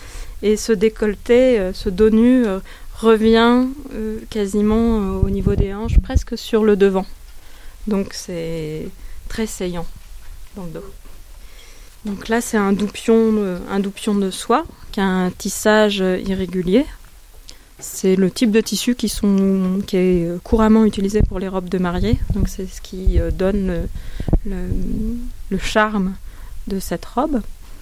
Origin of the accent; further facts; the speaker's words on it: Occitanie, France; Et comment j'en suis revenue au Cévennes, à ma terre natale